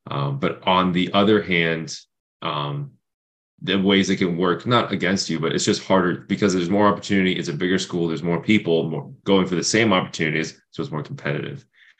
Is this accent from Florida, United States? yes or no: yes; Florida, United States; also born or lived in Minnesota; I was born in Minnesota and raised in Florida. So kind of two polar opposites.